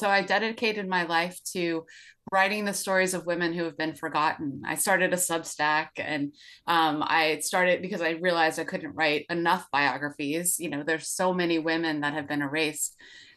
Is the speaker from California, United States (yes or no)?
yes; California, United States; I grew up in Sonoma County, where there's the Jack London State Historic Park